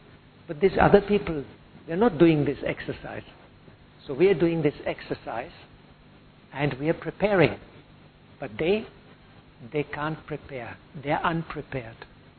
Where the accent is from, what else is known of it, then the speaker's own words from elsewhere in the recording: Germany; English is a second language; And I'm now 60 years old and I'm from Germany.